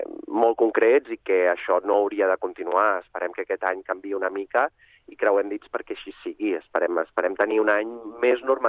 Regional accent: Catalonia, Spain; jo sóc fill del Vallès Occidental

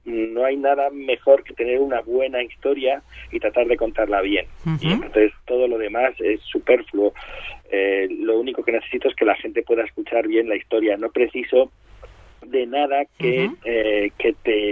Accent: Guadalajara, Castilla-La Mancha, Spain; also born or lived in Barcelona; Yo nací en Barcelona, pero a los 7 años marché a Guadalajara, bueno, no marché yo, marchó mi familia y ahí me fui con ellos, claro.

